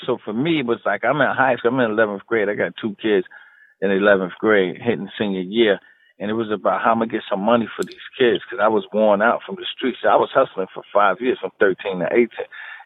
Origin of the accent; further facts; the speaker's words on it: Queens, New York, United States; So I grew up in Queens, New York. And, you know, back then, it's funny because you would ride around.